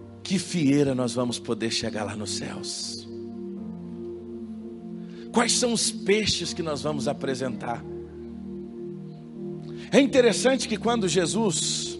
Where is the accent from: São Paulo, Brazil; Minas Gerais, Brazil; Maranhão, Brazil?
Minas Gerais, Brazil; Quando eu era criança, irmãos, eu venho lá do interior de Minas, lá das Minas Gerais